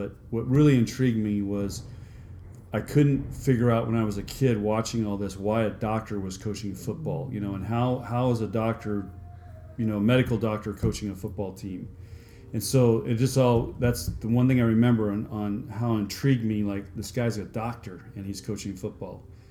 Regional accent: Chula Vista, California, United States; So I grew up in Chula Vista. I was born there. Chula Vista is 7 miles from the Mexican border. It's about 20 miles south of San Diego.

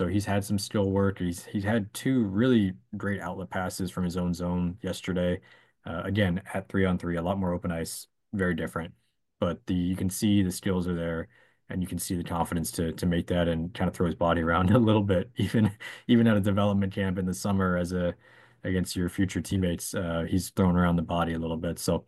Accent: Miami, Florida, United States; And I recognize, yes, I'm from Miami.

